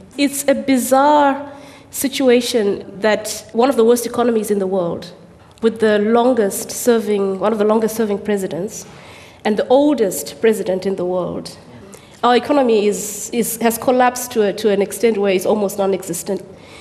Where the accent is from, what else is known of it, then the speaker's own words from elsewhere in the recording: Zimbabwe; also born or lived in Zambia; I was born in Zambia, and then my parents moved back to Zimbabwe when it was Rhodesia, when I was less than 2 years old. And then I started my primary school in Rhodesia.